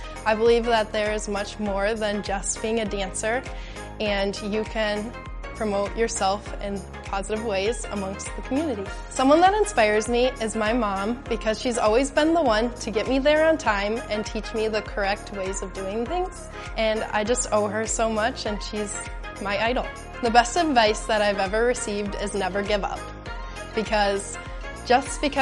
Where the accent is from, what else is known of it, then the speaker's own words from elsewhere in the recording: Inver Grove Heights, Minnesota, United States; I'm from Invergrove Heights, and this is my rookie season.